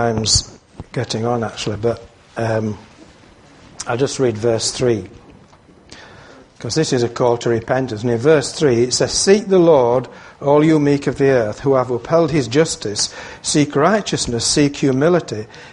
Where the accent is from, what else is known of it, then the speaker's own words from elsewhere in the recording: Yorkshire and the Humber, United Kingdom; If this system had been in operation today as a Yorkshireman, I'm not sure I'd ever got married.